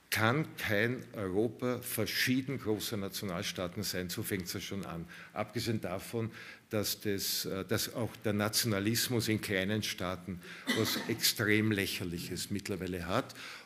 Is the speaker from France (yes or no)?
no; Austria; Ich sehe als Österreicher überhaupt nicht